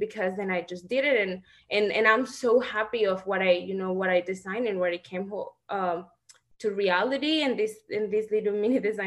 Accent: Celaya, Guanajuato, Mexico; Celaya, Guanajuato, Mexico. So the city is very industrial.

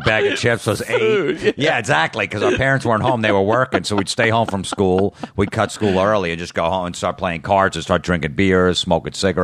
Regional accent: New Jersey, United States; All the clubs, you know, was like, because I was from Jersey, so they thought, you know, oh, this guy's from Jersey, they can't be funny.

